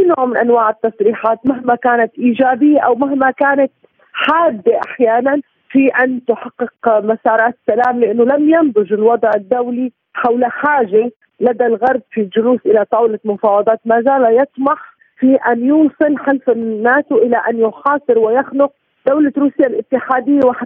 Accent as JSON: {"language": "Arabic", "country": "Syria", "said": "ونحن سوريين،"}